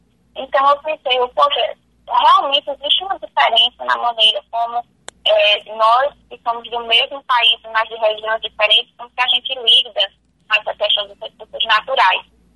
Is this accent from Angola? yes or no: no; Paraíba, Brazil; now in Mato Grosso do Sul, Brazil; Eu não sou aqui da região, eu venho do Nordeste, do estado da Paraíba. E quando eu cheguei aqui, no Mato Grosso do Sul